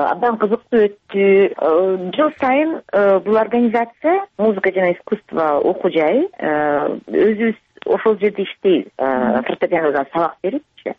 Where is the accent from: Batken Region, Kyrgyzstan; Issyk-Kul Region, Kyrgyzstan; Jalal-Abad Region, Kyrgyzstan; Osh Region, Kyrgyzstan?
Osh Region, Kyrgyzstan; Myrzake; now in California, United States; Мырзакеде төрөлгөн, мен ошол айылдан чыгып